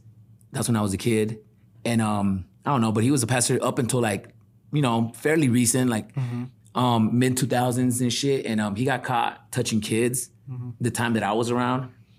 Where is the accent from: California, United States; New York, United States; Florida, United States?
California, United States; Compton; also born or lived in Watts; In Compton, Watts.